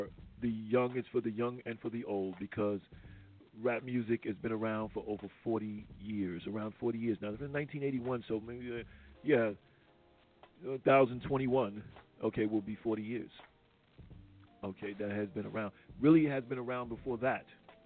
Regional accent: New York, United States; I am from New York originally, and I know a little bit about rap

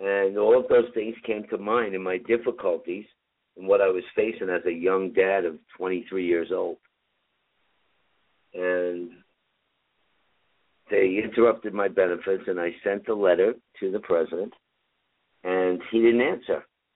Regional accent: New York City, New York, United States; I grew up in East Harlem. By the way, you said East New York. That's Brooklyn. East Harlem, New York.

